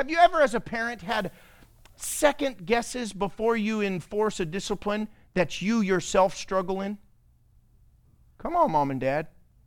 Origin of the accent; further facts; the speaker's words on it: Oklahoma, United States; I was in Oklahoma. I was raised in Oklahoma. In Oklahoma, you got whooped everywhere.